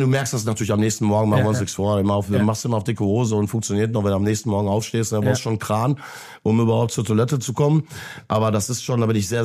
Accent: Bochum, North Rhine-Westphalia, Germany; Ich bin in der Stadt groß geworden, ich bin in dem Verein groß geworden, ich stand selber in der Ostkurve

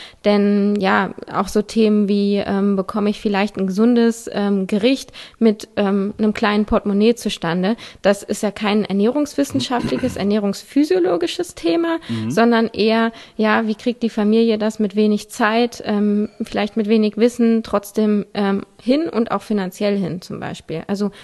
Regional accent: Hannover, Lower Saxony, Germany; also born or lived in Frankfurt / Lübeck; Ja, ich bin in Frankfurt geboren, bin dann in Hannover in die Kita gegangen, in Lübeck zur Grundschule, dann wieder in Hannover zur Schule

